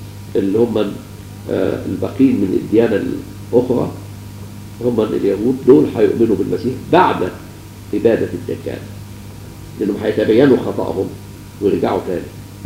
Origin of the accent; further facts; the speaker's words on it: Egypt; وإحنا منهم كمصريين والإنجليز والفرنسويين وكل شعوب العالم الأخرى